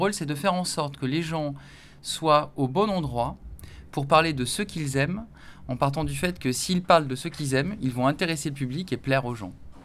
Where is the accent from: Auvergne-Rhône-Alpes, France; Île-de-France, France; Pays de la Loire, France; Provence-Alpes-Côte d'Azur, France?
Provence-Alpes-Côte d'Azur, France; Nice; Moi, je suis de Nice au départ.